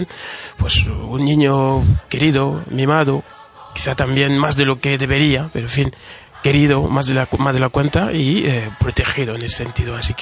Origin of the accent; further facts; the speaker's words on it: South, Cameroon; en el mismo país, digamos, Camerún, en mi región, que es la parte sur del país, o en mi pueblo mismo, que está, digamos, en la parte occidental